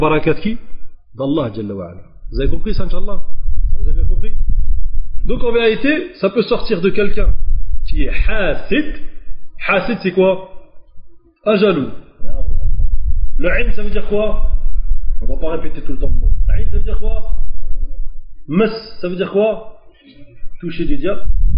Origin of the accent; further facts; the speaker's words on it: Algeria; Vous savez que là-bas, chez nous, en Algérie, et peut-être dans les autres pays du Maghreb